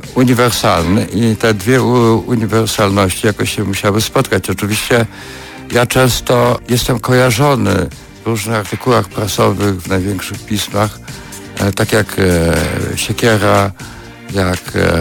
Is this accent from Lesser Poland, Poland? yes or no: no; Lublin Voivodeship, Poland; mam to szczęście, że urodziłem się i wychowywałem na wsi.